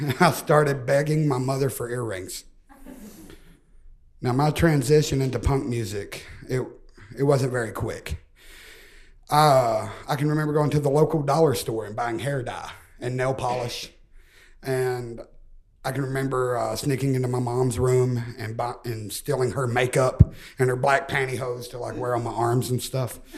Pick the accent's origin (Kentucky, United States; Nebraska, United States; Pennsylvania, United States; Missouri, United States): Kentucky, United States; Cumberland; also born or lived in Harlan County, Kentucky; So I was born in Harlan County, Kentucky.